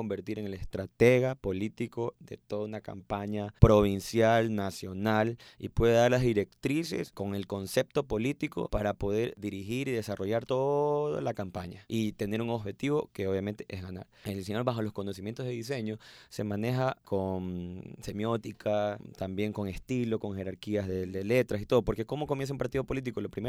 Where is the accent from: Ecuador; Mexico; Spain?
Ecuador; Babahoyo, Los Ríos; Yo soy de Bahoyo, como les comentaba, allá también tengo varias marcas.